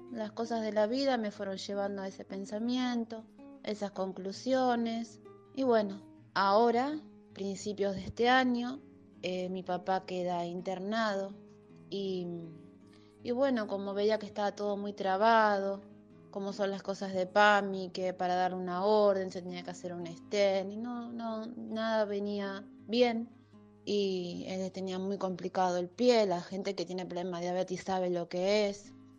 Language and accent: Spanish; Buenos Aires, Argentina; de Buenos Aires y voy a contar mi testimonio